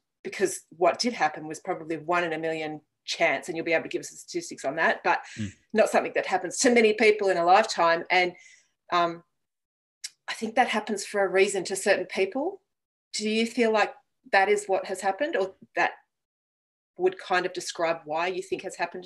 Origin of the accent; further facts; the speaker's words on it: Canberra, Australian Capital Territory, Australia; I grew up in Canberra, but we used to spend a lot of time. We had a caravan in the house down at Tathra.